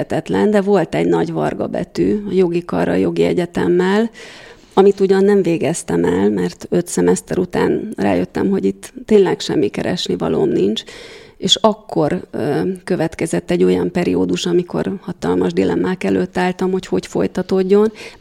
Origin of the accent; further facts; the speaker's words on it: Kecskemét, Bács-Kiskun, Hungary; én kecskeméti vagyok, és ez a nagymamám ráadásul egy tanyán élt